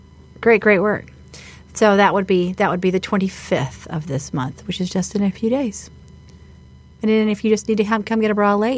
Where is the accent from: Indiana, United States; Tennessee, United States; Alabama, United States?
Alabama, United States; Mobile; And I grew up in Mardi Gras, you know, so we would get... On Joe Kane Day, we would have homemade floats that we would get on and throw things off.